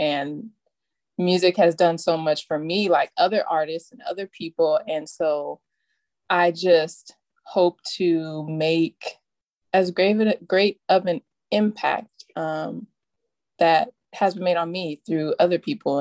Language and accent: English; Fresno, California, United States; moved away as an adult; also born or lived in Huntsville, Alabama; Well, so you already said I'm from Fresno, California. I was born and raised there. I lived there until I was 18. I went to school in Huntsville, Alabama, which is like across the country in the South.